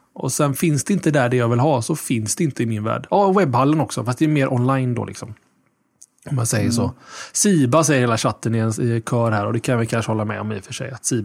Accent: Sweden; Och det kanske är att vi är tråkiga svenskar.

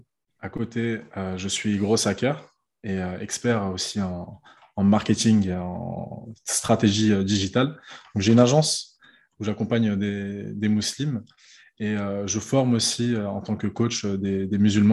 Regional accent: Paris, Île-de-France, France; je suis né à Paris, donc dans le 20e arrondissement à Porte de Bagnolet. J'ai grandi là-bas, donc j'ai fait toutes mes classes scolaires là-bas.

